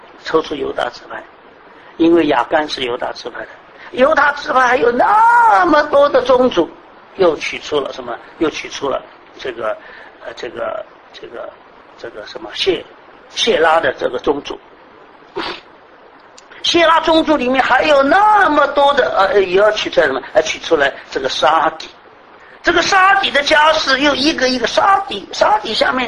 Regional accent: China; 其实我们中国人很多的话，若要人不知啊，除非己莫为啊。

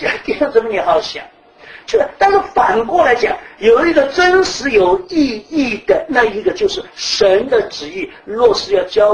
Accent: Shanghai, China; 比如说，这个我们上海人啊，订婚一定要给太太钻戒

